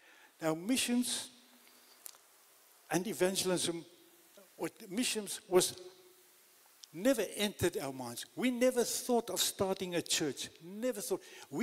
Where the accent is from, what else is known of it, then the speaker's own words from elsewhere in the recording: Eswatini; I grew up in Swaziland.